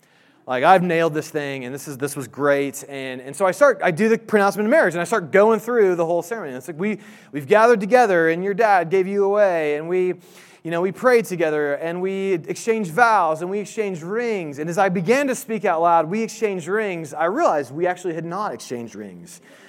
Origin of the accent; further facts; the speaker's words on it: Indianapolis, Indiana, United States; I grew up in Indianapolis. So I've been a Colts fan most of my life